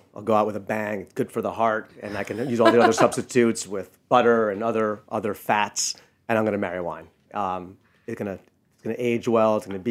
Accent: New York, United States; now in California, United States; living in California as a New Yorker, and I say water, they're like, they're cracking up.

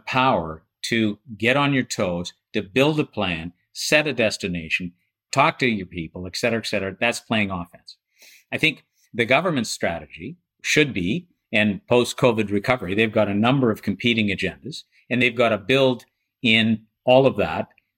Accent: Edmonton, Alberta, Canada; I'm too old and I grew up in Edmonton, you know?

